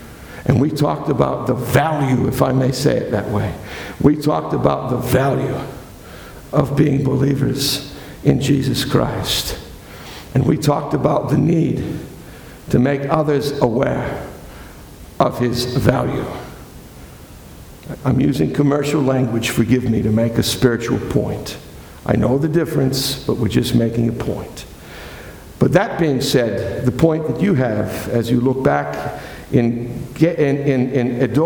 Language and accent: English; Boston, Massachusetts, United States; But I come from Boston. And we had a basketball team up there that used to win championships like there was no tomorrow.